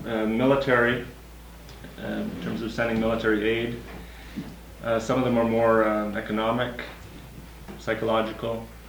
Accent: Canada; Well, as a Canadian

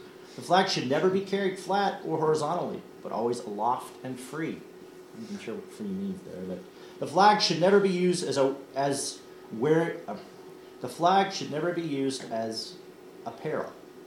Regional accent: Minnesota, United States; No, I'm from, well, not I'm from Minnesota, but I grew up in the United States till my whole life.

